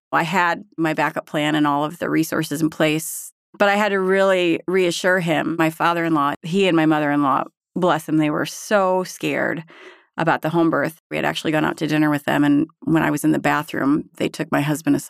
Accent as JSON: {"language": "English", "town": "Berthoud", "region": "Colorado", "country": "United States", "said": "I am from Berthoud, Colorado."}